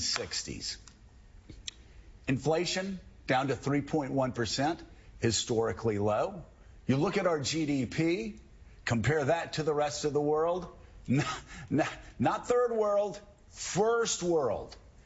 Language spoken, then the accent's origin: English; United States; And I don't know, I'm an American, so I'm kind of proud of that.